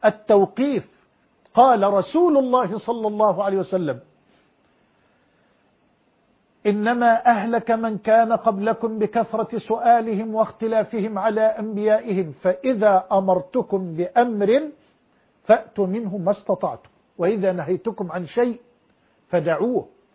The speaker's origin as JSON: {"language": "Arabic", "country": "Egypt", "said": "وأسأل الله أن يحفظ بلدنا مصر وجميع بلاد المسلمين"}